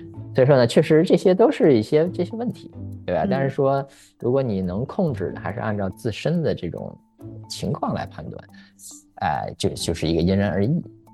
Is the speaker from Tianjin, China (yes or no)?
yes; Tianjin, China; 我是天津人